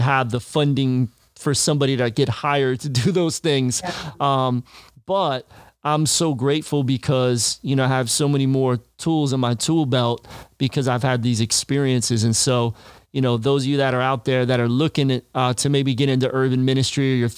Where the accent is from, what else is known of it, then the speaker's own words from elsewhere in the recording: Amsterdam, North Holland, Netherlands; I'm a missionary from Amsterdam. I'm all the way here.